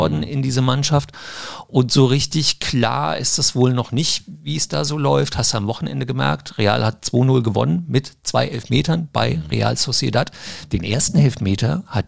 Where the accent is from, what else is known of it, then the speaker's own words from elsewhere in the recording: Mainz, Rhineland-Palatinate, Germany; Das und das ist für mich hier als Mainzer natürlich immer sehr, sehr interessant.